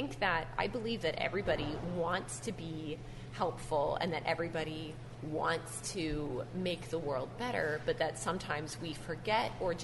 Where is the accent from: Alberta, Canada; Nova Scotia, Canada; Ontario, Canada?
Ontario, Canada; Toronto; now in Windsor, Canada; I grew up in Toronto